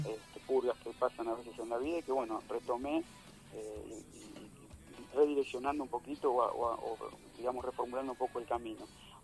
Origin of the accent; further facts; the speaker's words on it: Quilmes, Buenos Aires Province, Argentina; Yo viví y nací en Quilmes